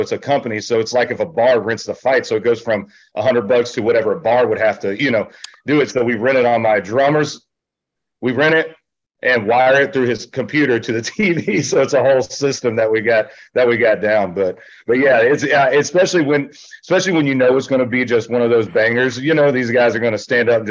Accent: Florida, United States; I grew up in Florida, so I think he thought our knowledge was the same.

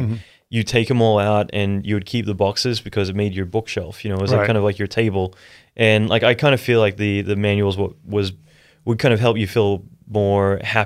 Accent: Brisbane, Queensland, Australia; I grew up in Australia, like Brisbane, Australia, which is just up north from Sydney.

